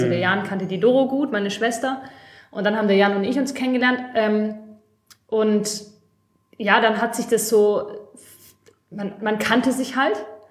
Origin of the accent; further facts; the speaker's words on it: Stuttgart, Baden-Württemberg, Germany; ich bin 28 Jahre alt. Ich komme aus Stuttgart, Zuffenhausen.